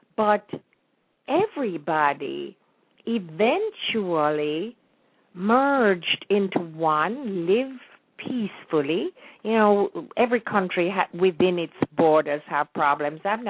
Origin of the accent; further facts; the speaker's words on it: Jamaica; when I was growing up in Jamaica